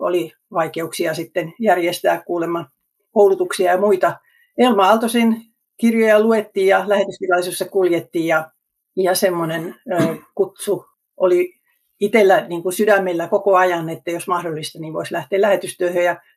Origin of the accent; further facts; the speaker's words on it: Korpilahti, Central Finland, Finland; also born or lived in Helsinki / Ulvila; Mä oon syntynyt Itä-Suomessa ja asunut ympäri Suomea, lapsuuteni viettänyt Korpilahdella ja sitten Helsingin kautta tultiin tänne, muutettiin Ulvilaan isän työn perässä